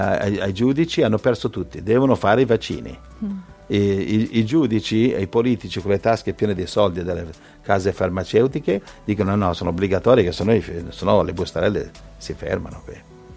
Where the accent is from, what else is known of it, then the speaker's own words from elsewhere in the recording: Lombardy, Italy; Per me dove sono cresciuto io, a Brianza